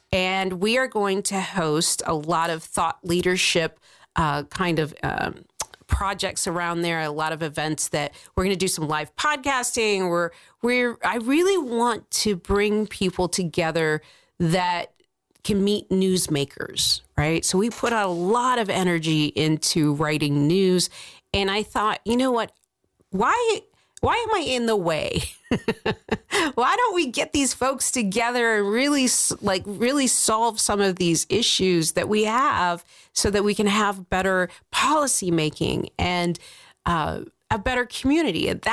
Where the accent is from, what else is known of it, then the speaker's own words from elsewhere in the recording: Worcester, Ohio, United States; When I was little, growing up in Worcester, Ohio, the thriving metropolis, I had that.